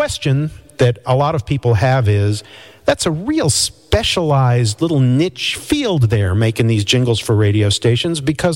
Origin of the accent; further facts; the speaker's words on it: New York, United States; I'm growing up in New York. I'm about 10 years old.